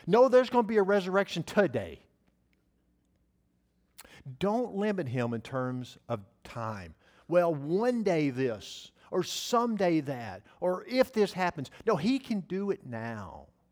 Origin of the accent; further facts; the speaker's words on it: the South, United States; I'm from the South. Can you guys figure that out?